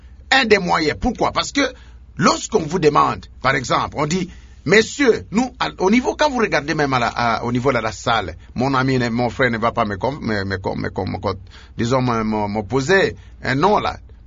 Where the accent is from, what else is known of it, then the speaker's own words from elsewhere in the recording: Yahuma, Tshopo, DR Congo; Ces partis n'existent pas chez moi à Yaouma.